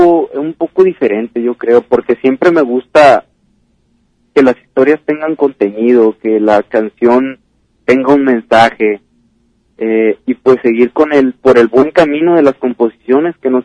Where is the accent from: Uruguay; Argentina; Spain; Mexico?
Mexico; Autlán, Jalisco; moved away; En Autlán, fíjate que desde algunos años yo fue que me salí de Autlán